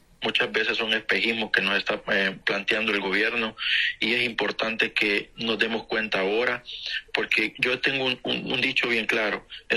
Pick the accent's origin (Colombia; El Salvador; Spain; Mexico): El Salvador; tenemos una gran responsabilidad con el país, como hermanos salvadoreños que somos